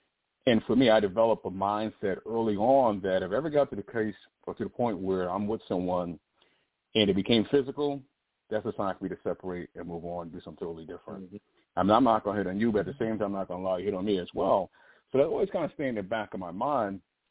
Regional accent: Connecticut, United States; I was in Connecticut. I grew up in Connecticut

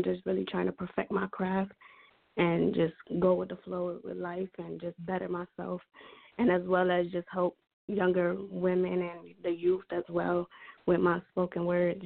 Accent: Hartford, Connecticut, United States; I'm originated from Hartford, Connecticut. I'm 20 years old right now.

